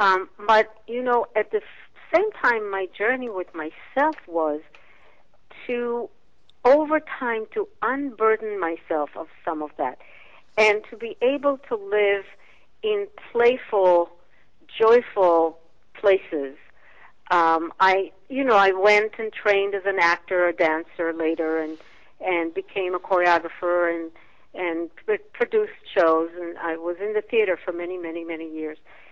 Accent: Israel; I was born and raised in Israel at a time of great strife.

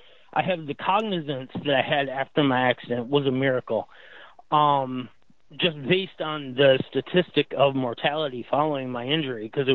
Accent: Michigan, United States; now in Florida, United States; I'm from Michigan, but I live in Florida now.

